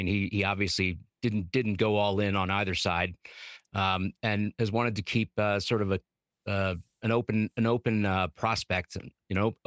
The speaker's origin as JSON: {"language": "English", "town": "Wilmington", "region": "Delaware", "country": "United States", "tie": "born or raised there", "said": "I grew up in Wilmington, Delaware. And so we went to church with the Bidens every Sunday."}